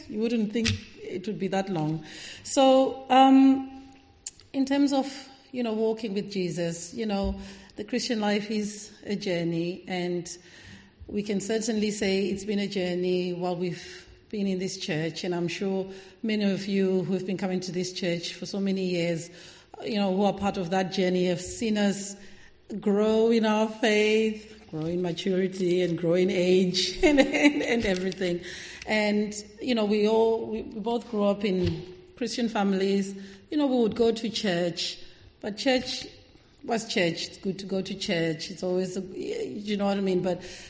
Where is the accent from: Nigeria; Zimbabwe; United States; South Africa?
Zimbabwe; So we're originally from Zimbabwe